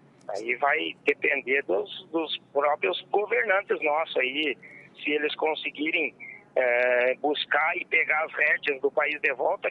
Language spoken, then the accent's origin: Portuguese; Brazil; Só que nós somos brasileiros, né, gente?